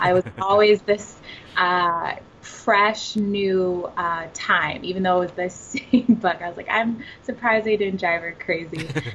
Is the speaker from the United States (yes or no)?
yes; Chicago, Illinois, United States; I'm from Chicago. She worked for the Chicago Public Library, and the area that I lived in, it was the south side of Chicago, and basically all we had was the library.